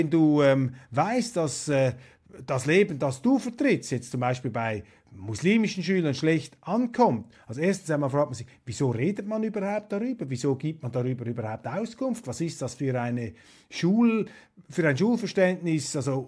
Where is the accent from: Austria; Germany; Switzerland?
Switzerland; Und ich warte einfach darauf, jetzt als Außenstehender, als Schweizer, ja, bringt mal diese Beweise, denn das wäre ja auch interessant für die Schweiz